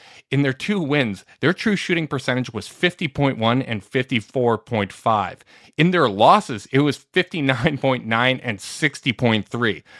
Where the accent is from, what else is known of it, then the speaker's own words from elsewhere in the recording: Winnipeg, Manitoba, Canada; We're all from Winnipeg.